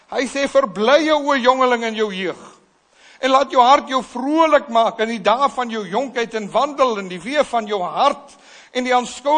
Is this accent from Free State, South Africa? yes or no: yes; Free State, South Africa; ek het in die Vrystaat groot geword, op een plaas